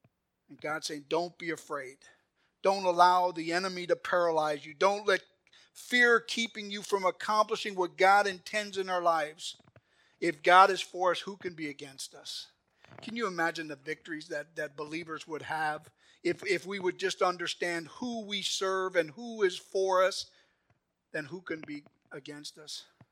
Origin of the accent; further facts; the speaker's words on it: Milwaukee, Wisconsin, United States; When I was a kid and growing up in Milwaukee